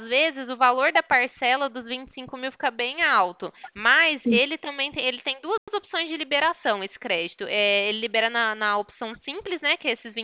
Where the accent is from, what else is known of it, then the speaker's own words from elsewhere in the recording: Ribeirão Preto, São Paulo, Brazil; eu sou aqui do estado de São Paulo, tá? Ribeirão Preto. Então você vai ver quando eu te chamar aí, meu DDD é 16